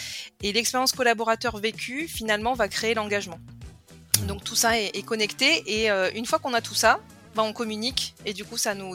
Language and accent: French; Southern France, France; now in Lyon, France; je suis originaire du sud de la France. Donc j'ai bossé à Montpellier, à Paris. Là aujourd'hui, je suis à Lyon.